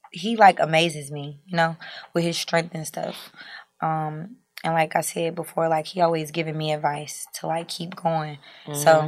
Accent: North Carolina, United States; So as most know, I'm from North Carolina.

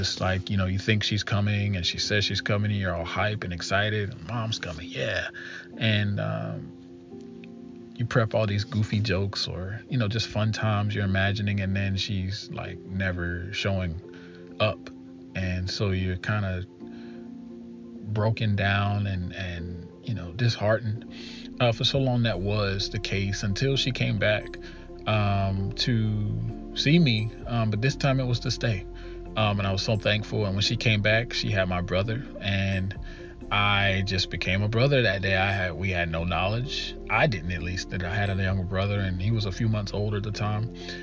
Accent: Shelby, North Carolina, United States; I'm originally from Shelby, North Carolina. I'm 27 years old.

